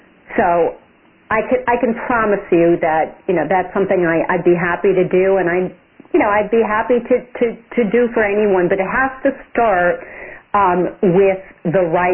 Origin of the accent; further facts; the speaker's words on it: Milwaukee, Wisconsin, United States; And by the way, I'm from Milwaukee, so shout out to you.